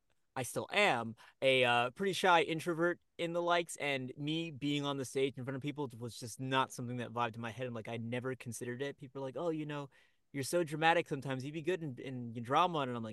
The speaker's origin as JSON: {"language": "English", "town": "Miami", "region": "Florida", "country": "United States", "tie": "born or raised there", "also_born_or_lived": "Brooklyn, United States", "said": "So I grew up in Miami, Florida. So that's where I did all my schooling. I was born in Brooklyn, but grew up for the most part in Miami."}